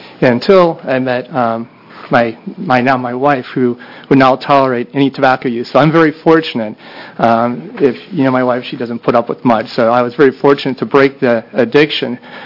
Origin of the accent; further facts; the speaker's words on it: Minnesota, United States; So I'm from Minnesota, and if you're from Minnesota, you might know we spend a lot of time outside